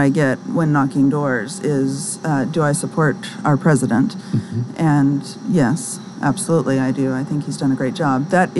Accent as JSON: {"language": "English", "town": "Norman", "region": "Oklahoma", "country": "United States", "tie": "born there", "said": "Well, I was born in Oklahoma, born in Norman"}